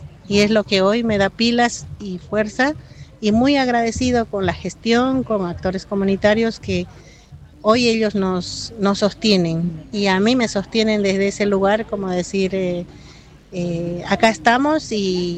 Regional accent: Bolivia; Yo vengo de Bolivia y vengo de una cultura donde la medicina tradicional son las hierbas por lo general.

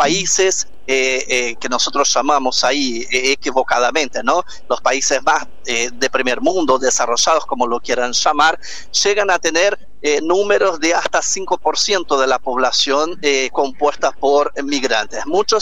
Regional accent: Brazil; Seguramente la mía como brasileño

